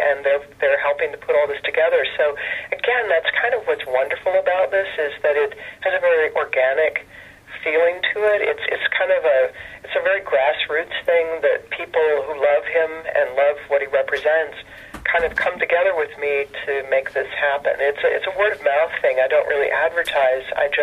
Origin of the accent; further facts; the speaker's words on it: Fort Collins, Colorado, United States; And as you know, I grew up there in Fort Collins, Colorado, and still have my roots there.